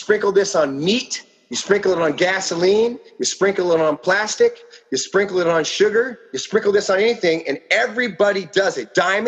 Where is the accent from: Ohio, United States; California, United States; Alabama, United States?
California, United States; Los Angeles; I'm from Los Angeles. We were raised with candy cigarettes in our mouth